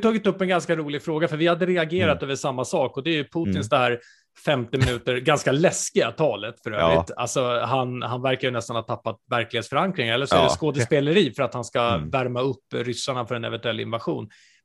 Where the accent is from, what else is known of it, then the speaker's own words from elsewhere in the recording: Sweden; Jo, men jag är ju svensk